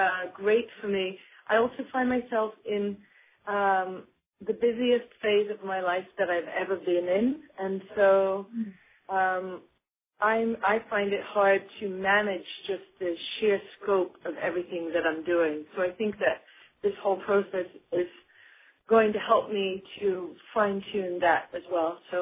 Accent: Falkland Islands; now in Venice, United States; I live in California, in Venice. I'm originally from the Falkland Islands.

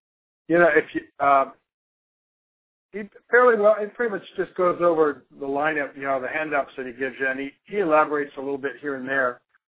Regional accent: South Carolina, United States; Plus, I really, I grew up near Charleston, South Carolina, so that the idea is to move it all over there.

